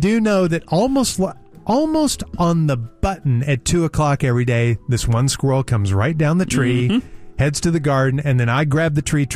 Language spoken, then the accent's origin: English; United States; So then I decided I am going, why should I, as an American, sit here and let them destroy my property?